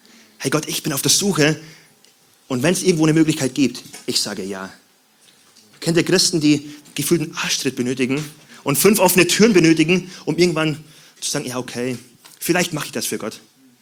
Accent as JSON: {"language": "German", "region": "Bavaria", "country": "Germany", "said": "ich komme aus Bayern. Ich komme aus einem kleinen Dorf in Bayern."}